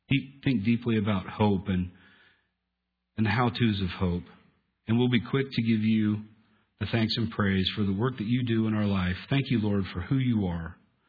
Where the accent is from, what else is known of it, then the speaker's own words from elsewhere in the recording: Mount Pleasant, Iowa, United States; now in Ankeny, United States; from Ankeny, originally from Mount Pleasant.